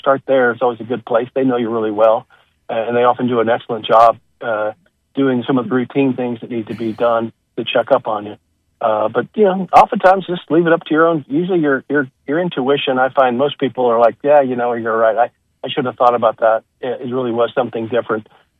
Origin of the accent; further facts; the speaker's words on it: Huntsville, Alabama, United States; I grew up here in Huntsville. I was born in Huntsville Hospital, went to Butler High School, always had an interest in medicine